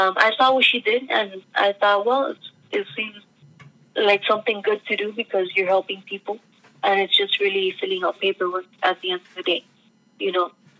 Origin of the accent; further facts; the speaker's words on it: Miami, Florida, United States; I find it strange now that when I tell somebody I was born and raised in Miami, they're like, oh, wow.